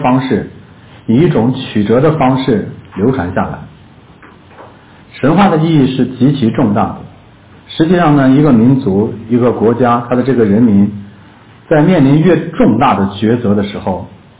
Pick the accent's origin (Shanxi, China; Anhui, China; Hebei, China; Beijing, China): Shanxi, China; 我小时候在山西矿区长大